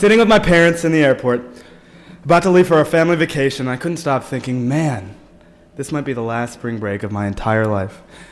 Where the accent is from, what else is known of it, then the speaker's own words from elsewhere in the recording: Washington, District of Columbia, United States; where are you from? I said, I'm from D.C.